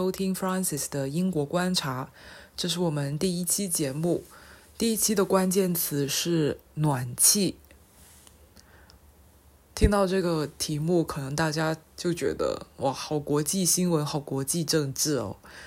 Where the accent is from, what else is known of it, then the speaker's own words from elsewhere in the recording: Guangdong, China; 我是广东人，然后我这辈子都没有在北方生活过，所以我从来不知道在冬天吹暖气是一种怎样的感受。